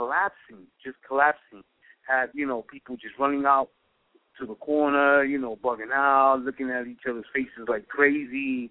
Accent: New York City, New York, United States; if you're a New Yorker, like myself, who's born and raised in New York City

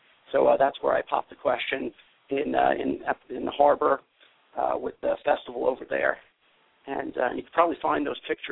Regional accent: New York, United States; So I grew up in New York, and I will tell you, it's funny, like my grandparents, I was raised by my grandparents

